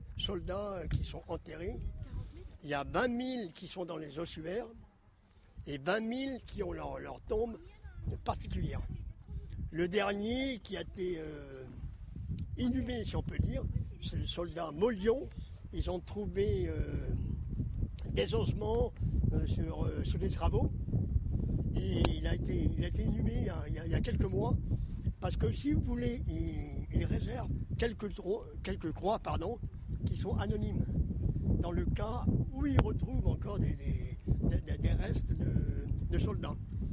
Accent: Brittany, France; moi je suis un Breton d'origine, quoi.

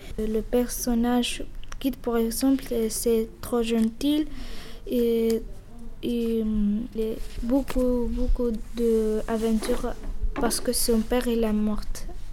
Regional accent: Murcia, Region of Murcia, Spain; French is a second language; now in France

